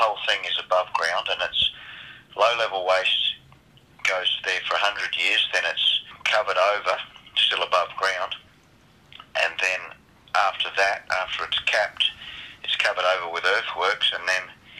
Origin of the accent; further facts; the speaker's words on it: Whyalla, South Australia, Australia; from Whyalla.